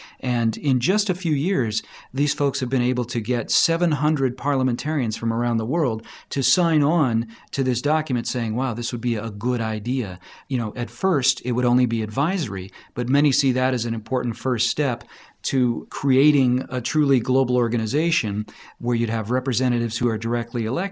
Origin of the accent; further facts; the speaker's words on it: United States; now in Birmingham, United Kingdom; No, I'm from the United States. I did my doctoral work at the University of Washington in Seattle, and I taught at Arizona State University for 5 years before coming to Birmingham. But I am now a Brummie.